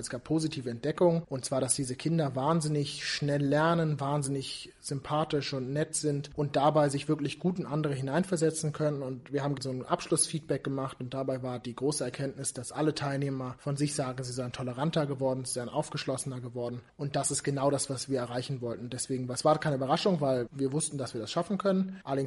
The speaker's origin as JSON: {"language": "German", "country": "Germany", "said": "Ich komme aus Deutschland"}